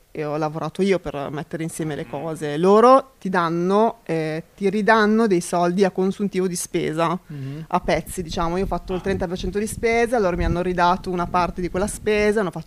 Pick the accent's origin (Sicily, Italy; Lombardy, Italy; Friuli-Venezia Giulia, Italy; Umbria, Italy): Lombardy, Italy; Milan; Io sono di Giambellino, sì, no